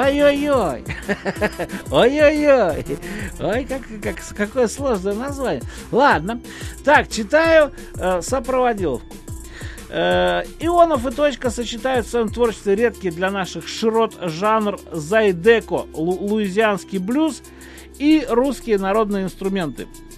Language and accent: Russian; Moscow, Russia; я как основной москвич могу утверждать точно